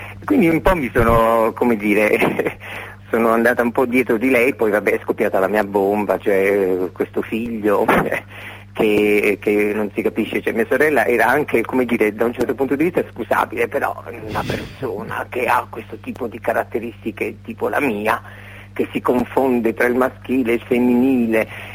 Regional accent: Ruvo di Puglia, Apulia, Italy; born there; now in Bologna, Italy; sono anche molto contenta di stare qui a Bologna, anche se io non sono bolognese, io sono nata in Puglia, in un paese che si chiama Ruvo di Puglia, a 30 km da Bari, ben 51 anni fa.

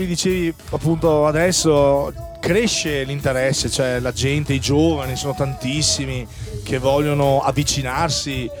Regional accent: Veneto, Italy; in una spiaggia dalle mie parti, appunto zona veneziana

